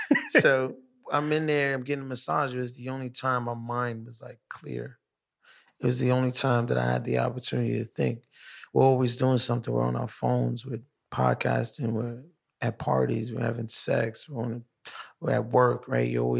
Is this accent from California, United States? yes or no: no; Brooklyn, New York, United States; Remember, I'm from Brooklyn.